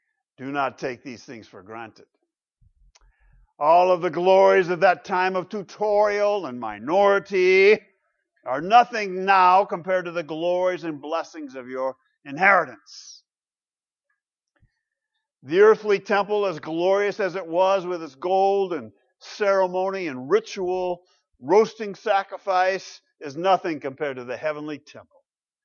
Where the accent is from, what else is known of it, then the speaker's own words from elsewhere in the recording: Grand Rapids, Michigan, United States; Thinking of Grand Rapids, my hometown, and praying this morning. I lived in that flat area for so long.